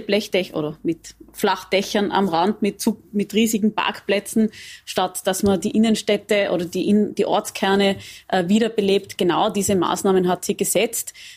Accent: Tyrol, Austria; Ich komme selber aus dem Stubaital.

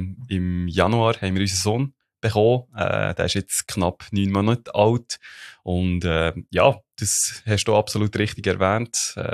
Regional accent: Ittigen, Bern, Switzerland; Ich bin geboren und aufgewachsen eben in Ittigen im Kanton Bern.

